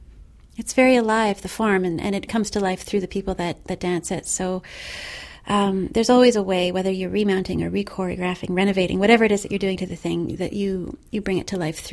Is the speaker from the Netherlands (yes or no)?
no; Victoria, British Columbia, Canada; I grew up in Victoria, BC